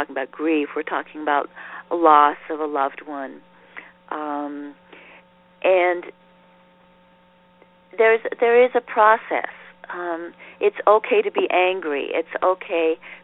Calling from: Boulder, Colorado, United States; Even here, I'm speaking from Boulder, Colorado.

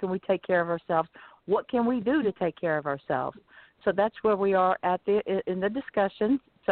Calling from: Lighthouse Point, Florida, United States; I'm calling in from Lighthouse Point, Florida.

